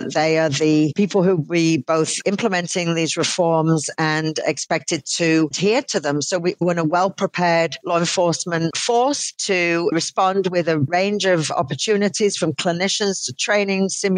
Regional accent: United Kingdom; moved away as an adult; It's not just because I'm British.

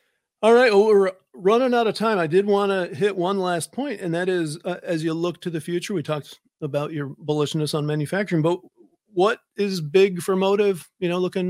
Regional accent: Michigan, United States; also born or lived in West Virginia; I was born in West Virginia and grew up in middle of nowhere, Michigan.

